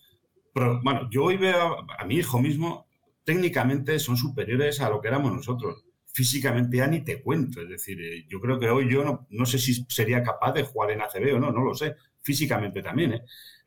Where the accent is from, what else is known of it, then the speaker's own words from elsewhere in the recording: Madrid, Community of Madrid, Spain; yo soy de Madrid